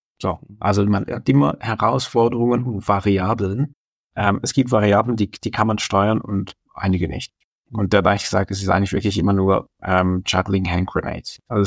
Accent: Schaffhausen, Switzerland; accent: Northeastern Swiss dialect; So, und ich komme aus Schaffhausen. Ich rede wirklich einen astreinen Nordostschweizer Dialekt.

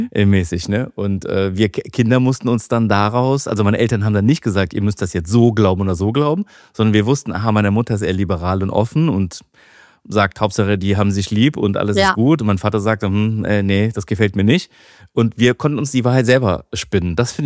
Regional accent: North Rhine-Westphalia, Germany; wir sind ja in der Nähe von Köln aufgewachsen.

